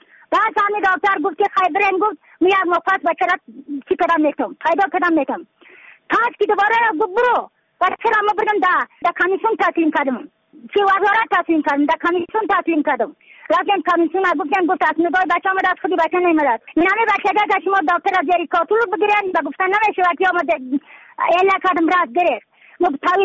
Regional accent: Badakhshan, Afghanistan; از بدخشان هستم، مرکز بدخشان

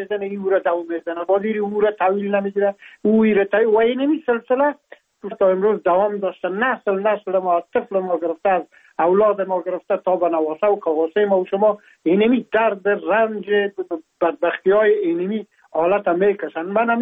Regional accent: Afghanistan; now in France; از افغانستان بر آمدم و تقریبا این از 3 سال میشه که ما در فرانسه زندگی میکنم

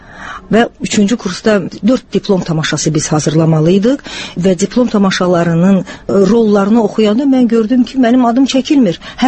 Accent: Baku, Azerbaijan; born there; Aprelin 25-də Bakıda anadan olmuşam.

